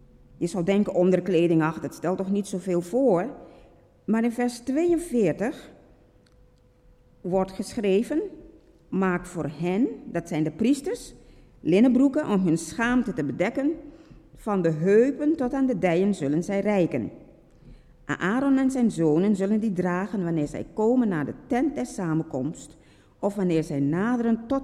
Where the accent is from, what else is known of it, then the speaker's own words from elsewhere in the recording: Suriname; now in Netherlands; werd in Suriname, waar ik vandaan kom, emancipatie gevierd.